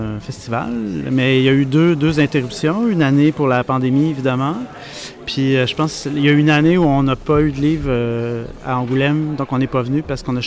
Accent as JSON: {"language": "French", "region": "Quebec", "country": "Canada", "said": "ça donne aussi une visibilité médiatique chez nous au Québec"}